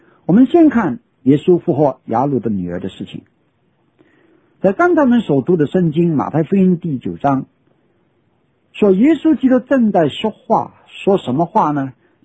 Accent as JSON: {"language": "Chinese", "country": "China", "said": "就是我们中国人常常对死也不说死了，说他去了"}